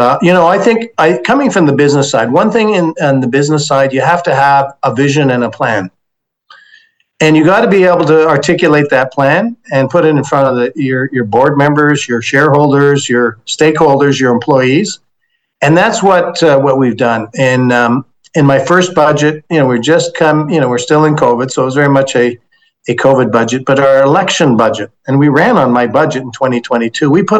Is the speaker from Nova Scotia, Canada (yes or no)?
no; Saint-Lambert, Quebec, Canada; I grew up in Quebec, as you mentioned, Saint-Lambert, on the south shore of Montreal